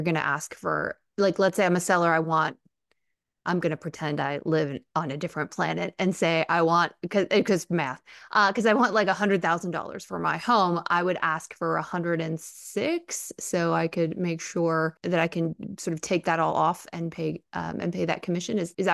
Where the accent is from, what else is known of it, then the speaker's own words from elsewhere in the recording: the South, United States; I'm from the South, and trying to explain this to my family who lives in Georgia and Alabama is just a non-starter.